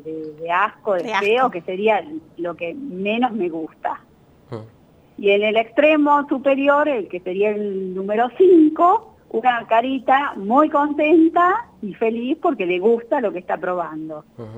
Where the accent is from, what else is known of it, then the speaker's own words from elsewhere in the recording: Buenos Aires, Argentina; moved away as an adult; now in Salta, Argentina; Soy de Buenos Aires, pero hace 12 años vivo en Salta, sí.